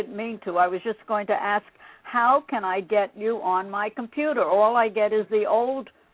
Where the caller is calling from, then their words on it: Queens Village, New York, United States; Queens Village, New York.